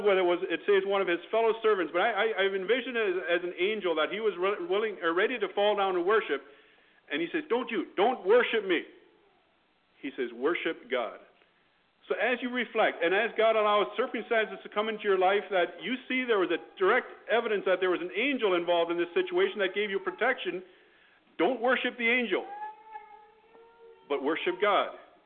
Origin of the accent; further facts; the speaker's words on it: Canada; We're from Canada. You're here in Idaho